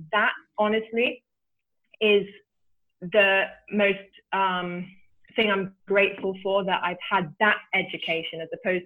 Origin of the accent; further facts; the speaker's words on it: England, United Kingdom; born there; So I was born in England and I'm the only girl in a family of four.